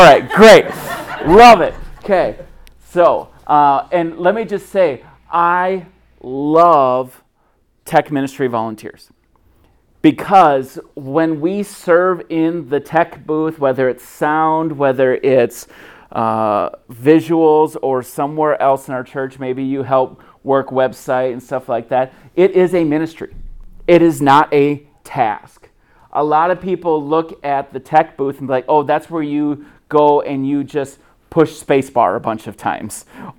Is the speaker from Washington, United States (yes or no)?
no; Lake City, Minnesota, United States; I grew up in Lake City, Minnesota. Anybody know where that is? Yeah, no, it's a small town in southeast Minnesota.